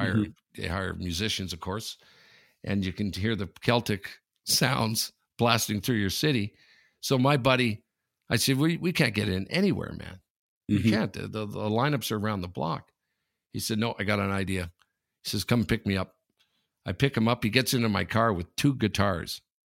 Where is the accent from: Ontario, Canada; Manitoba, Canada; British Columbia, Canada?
Ontario, Canada; Sudbury; And Ronnie's from my hometown, from Sudbury.